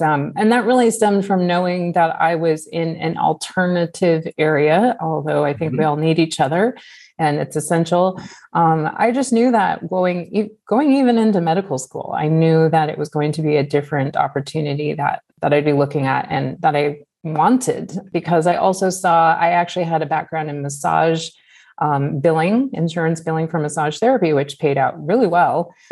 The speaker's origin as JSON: {"language": "English", "region": "Alaska", "country": "United States", "tie": "born or raised there", "said": "So I grew up in Southeast Alaska. I moved there at 6 years old, and it was very rural."}